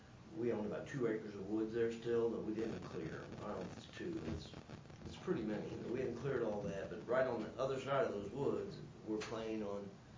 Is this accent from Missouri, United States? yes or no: yes; Troy, Missouri, United States; We're from Troy, Missouri, actually.